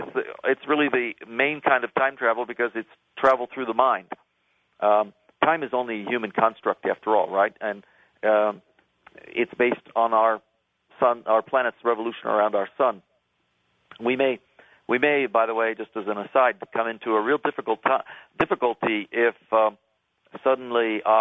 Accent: United States; moved away as an adult; So although I was born in America and, you know, until I was 20 years old, lived always in the United States

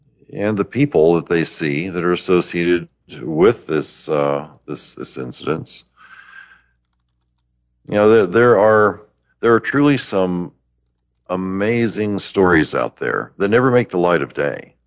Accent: United States; Well, yeah, I'm from the United States

